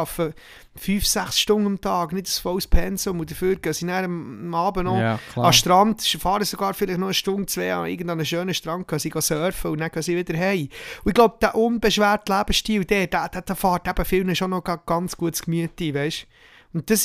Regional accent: Switzerland; wir sind Schweizer, uns ist das irgendwo durch schon egal.

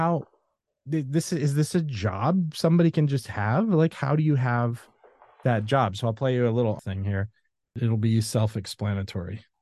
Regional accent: Los Angeles, California, United States; I grew up in Los Angeles, and I grew up as they say, a stone's throw from Universal and technically Warner Brothers in a certain way.

